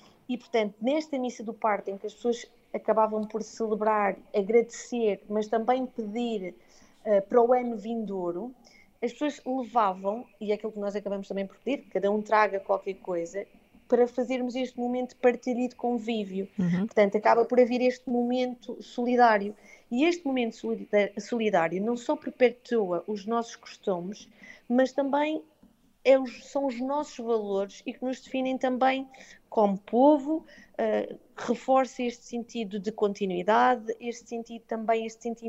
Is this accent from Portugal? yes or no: yes; Porto Santo, Madeira, Portugal; Eu, pessoalmente, que sou do Porto Santo, no Porto Santo havia muita escassez de água